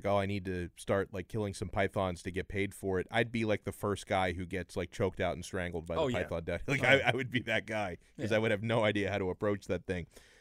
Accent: Palmetto Bay, Florida, United States; I lived down here during Andrew. I grew up in Palmetto Bay, like got hit really bad down there in South Dade.

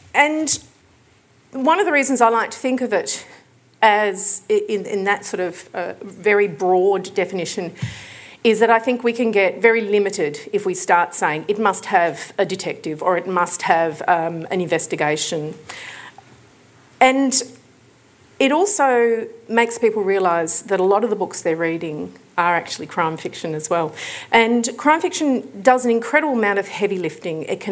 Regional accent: Frankston, Victoria, Australia; I grew up in Frankston.

